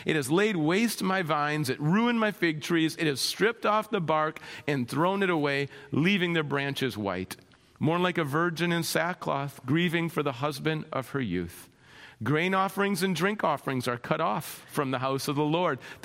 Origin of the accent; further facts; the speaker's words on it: Minnesota, United States; I grew up in Minnesota. The joke was the mosquito's the state bird because they're that big.